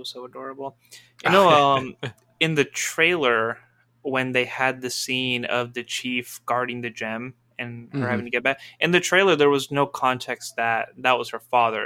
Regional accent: Pakistan; there's a movie that portrays my culture as a Muslim, as a Pakistani, and then as a Filipino martial artist

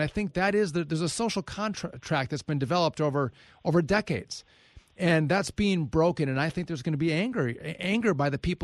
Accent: Wisconsin, United States; born and raised a Wisconsin guy. I go back. I'm going to get 10 days back in Wisconsin. I go back to my hometown.

